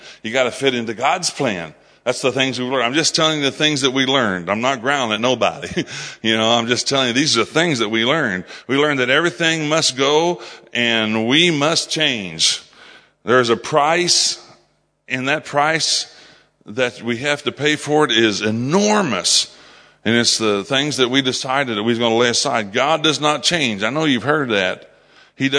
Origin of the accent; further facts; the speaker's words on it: United States; I'm American. I pay taxes sometimes, and I do, but I live in my country, and I feel like I represent that country a little bit anyway.